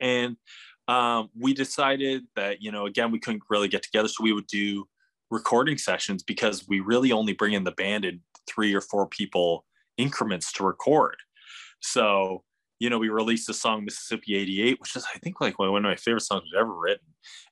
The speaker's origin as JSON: {"language": "English", "country": "Canada", "said": "I don't really read Fahrenheit very well, you know, obviously I'm Canadian."}